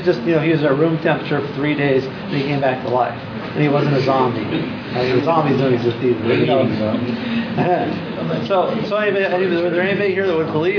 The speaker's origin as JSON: {"language": "English", "region": "Scotland", "country": "United Kingdom", "said": "because we're Scottish and we have these wakes."}